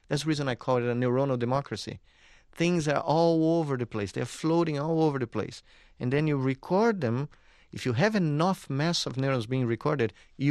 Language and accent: English; Brazil; born or raised there; English is a second language